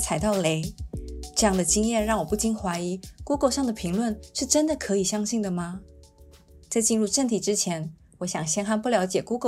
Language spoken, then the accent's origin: Chinese; Taipei, Taiwan; 我们觉得台中人评分的标准跟我们台北人好像不太一样